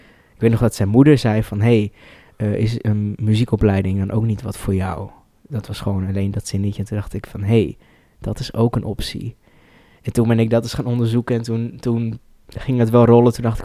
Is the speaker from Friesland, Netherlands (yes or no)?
yes; Heerenveen, Friesland, Netherlands; Ik kom uit Heerenveen oorspronkelijk. En dat was wel echt het is geen stad, het is een plaats waar topsport heel erg leeft.